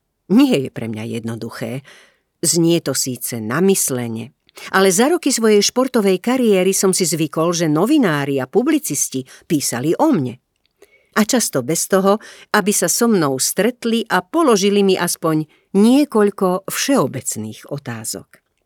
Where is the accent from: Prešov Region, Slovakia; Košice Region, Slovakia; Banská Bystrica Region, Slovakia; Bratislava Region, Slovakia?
Košice Region, Slovakia; Košice; Pri opačnej ceste hovorím, že idem domov, do Košíc, lebo skutočný domov môže byť iba jeden. Do môjho rodného mesta ma priťahujú nielen priatelia a známe miesta z detstva a mladosti